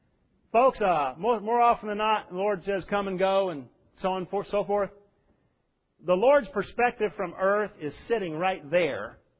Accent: Texas, United States; now in Minnesota, United States; I grew up in Texas, and now you're in Minnesota

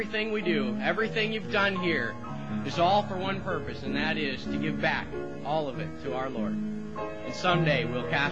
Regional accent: Minnesota, United States; I'm from Minnesota. I was living up in Minnesota, and I'm kind of dead up there.

